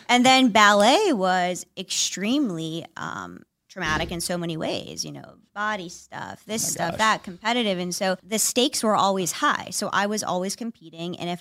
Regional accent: Oyster Bay, New York, United States; So I'm originally from Long Island, Oyster Bay.

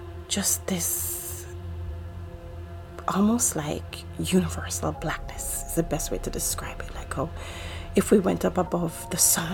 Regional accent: Jamaica; I'm from Jamaica

